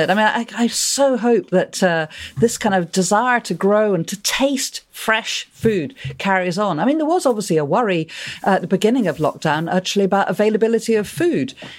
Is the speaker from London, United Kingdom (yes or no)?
no; Scotland, United Kingdom; I mean, Swedes, turnips, of course, being Scottish, you know, good mash.